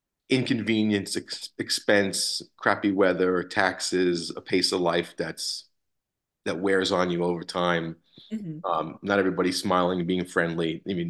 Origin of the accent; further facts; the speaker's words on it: New York, United States; moved away as an adult; now in Las Vegas, United States; I love the fact that I'm from New York originally, but I wouldn't live anywhere else right now. I love being in Las Vegas.